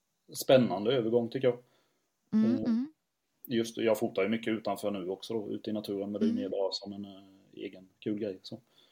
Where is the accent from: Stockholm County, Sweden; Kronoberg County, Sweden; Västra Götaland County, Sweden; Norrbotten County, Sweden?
Kronoberg County, Sweden; Växjö; och född och uppvuxen i Växjö.